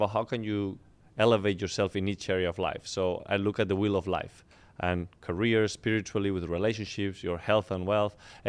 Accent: Madrid, Community of Madrid, Spain; English is a second language; moved away as an adult; now in United States; I come from Madrid, Spain, came in here with a tennis scholarship.

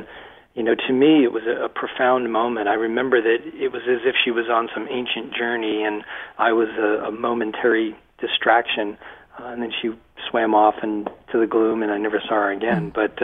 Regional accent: Massachusetts, United States; Well, I spent my entire life in Massachusetts in a little textile mill town about 35 miles west of Boston

